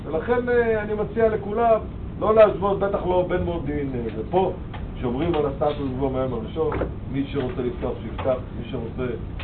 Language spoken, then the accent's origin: Hebrew; Tiberias, Northern District, Israel; אני כילד שגדל בצפון, כל הבילויים שלנו עושים את זה. זה הייתה עיר מדהימה.